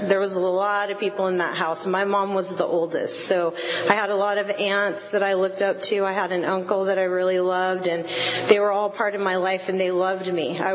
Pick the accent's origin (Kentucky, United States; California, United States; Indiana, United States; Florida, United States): California, United States; Port Hueneme; I'm originally from Ventura County. I grew up in a little military town called Port Hueneme, California. It was right on the coast, and it was awesome.